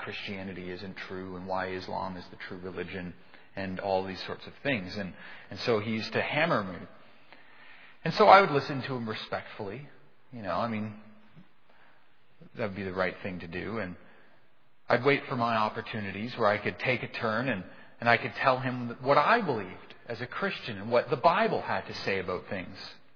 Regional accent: Canada; this was the first time in my life growing up in Canada where I actually experienced what it would be like to be a minority.

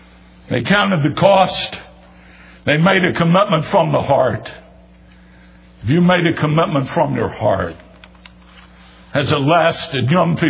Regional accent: Winston-Salem, North Carolina, United States; my first official job in ministry was as Bible Club Director for Youth of Christ in Winston-Salem, my hometown.

